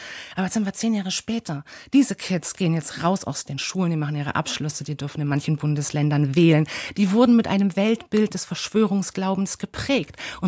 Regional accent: Germany; born there; meine Familie hat einen Migrationshintergrund. Ich bin die erste Generation, die in Deutschland geboren wurde.

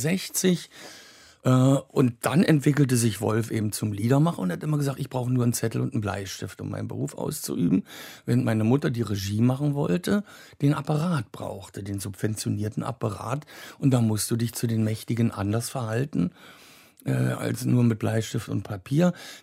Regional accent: Cologne, North Rhine-Westphalia, Germany; born there; Dann wurde ich in Köln geboren

